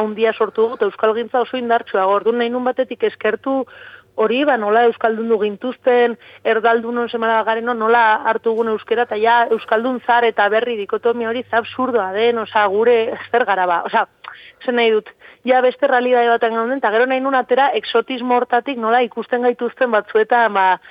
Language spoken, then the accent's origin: Basque; Pamplona, Navarre, Spain; ni Iruñarrikoa naiz, bakitzer den, familia erdalduna, bueno, gurasoak